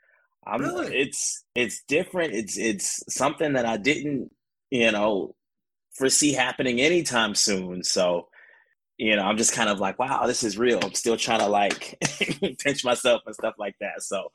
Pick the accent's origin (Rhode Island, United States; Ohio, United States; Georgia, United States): Georgia, United States; Atlanta; So I'm from Atlanta, Georgia, and I got started around 2016